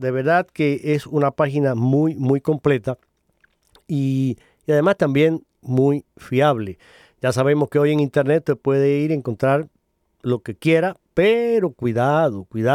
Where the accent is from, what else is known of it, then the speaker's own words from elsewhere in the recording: Cuba; mi tierra natal, mi querida isla de Cuba